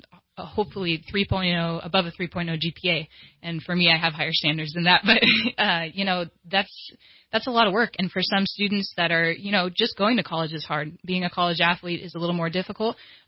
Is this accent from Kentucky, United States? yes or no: yes; Kentucky, United States; born there; I was born in Kentucky, so I might like to end up somewhere over there.